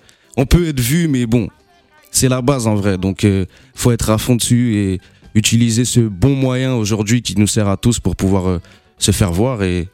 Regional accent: Mantes-la-Jolie, Île-de-France, France; born or raised there; also born or lived in Réunion

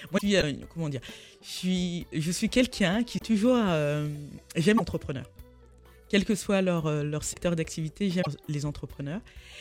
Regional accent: Paris, Île-de-France, France; born there; Je suis née à Paris dans le 18e.

